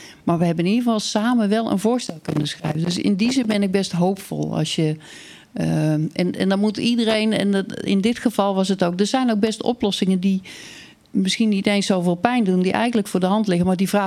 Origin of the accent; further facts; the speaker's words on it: Netherlands; Daar hebben we als Nederlanders, of onze overheid die ons vertegenwoordigt, hebben allemaal getekend.